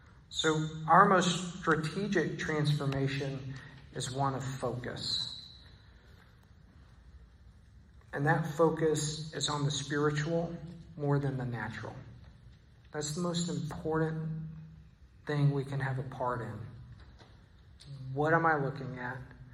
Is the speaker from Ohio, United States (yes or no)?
no; Texas, United States; now in Israel; And I'm from Texas. And so most of my friends and family in Texas think I'm right.